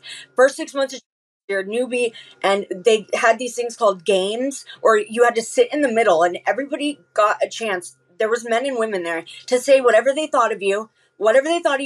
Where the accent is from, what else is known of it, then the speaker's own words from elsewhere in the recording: San Diego, California, United States; I'm from San Diego. I'm from Rancho Penasquitos. It's right by Poway.